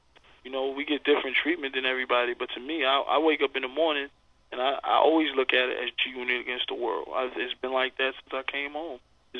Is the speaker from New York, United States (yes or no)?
yes; Queens, New York, United States; We're the guys from the bottom. That's the main thing. We're from Southside Jamaica, Queens.